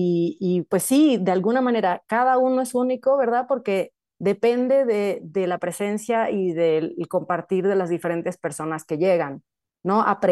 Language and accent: Spanish; Puerto Rico; now in Mexico; Yo soy puertorriqueña, nacida y criada allá, pero llevo mucho tiempo en México y por eso a veces mi acento es como que no se sabe ni de dónde es.